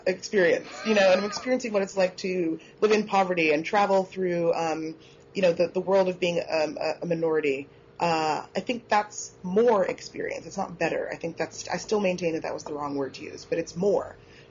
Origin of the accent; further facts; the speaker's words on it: United States; Certainly, you know, I'm a Nigerian American. My experience of being black in America is different from most other people.